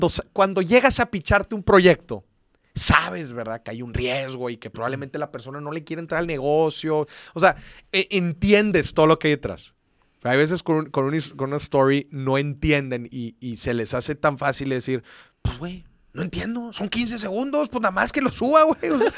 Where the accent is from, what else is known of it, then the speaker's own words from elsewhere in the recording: Monterrey, Nuevo León, Mexico; Todos aquí somos de Monterrey, tú eres de Saltillo.